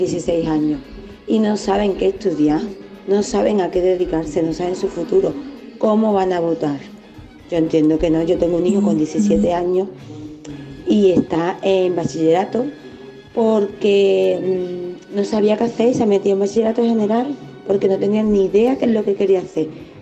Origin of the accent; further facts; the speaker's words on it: Seville, Andalusia, Spain; de Sevilla.